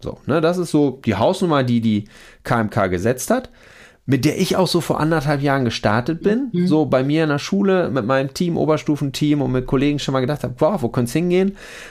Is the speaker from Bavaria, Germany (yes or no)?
no; North Rhine-Westphalia, Germany; Wir kommen beide aus NRW